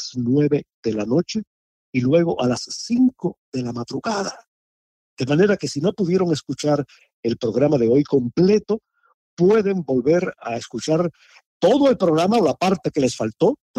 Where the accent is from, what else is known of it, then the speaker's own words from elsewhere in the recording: Palma Soriano, Santiago de Cuba, Cuba; él es de Holguín y yo soy de Palma Soriano, pero sí la patria intermedia, que es la antigua provincia de Oriente.